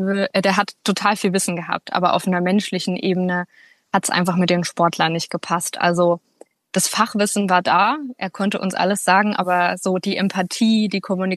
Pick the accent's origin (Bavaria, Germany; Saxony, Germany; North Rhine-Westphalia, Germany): Saxony, Germany; Plauen; born there; ich komme gebürtig aus Plauen, also Vogtland, auch so die Ecke Sachsen